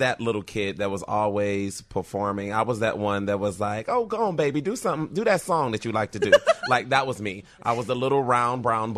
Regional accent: Detroit, Michigan, United States; I'm originally from Detroit, and I started out in what is now like a nationally acclaimed theater company

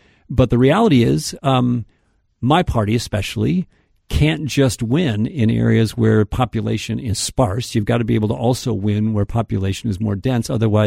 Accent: South St. Paul, Minnesota, United States; Another example is my hometown of South St. Paul.

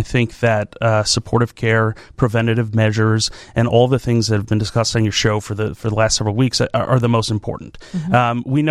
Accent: Oak Lawn, Illinois, United States; Yeah, I'm a Southside guy, born and raised in Oak Lawn

